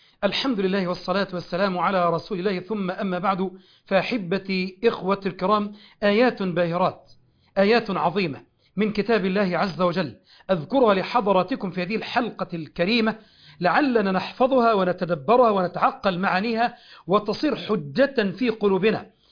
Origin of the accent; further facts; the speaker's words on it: Egypt; عندنا في مصر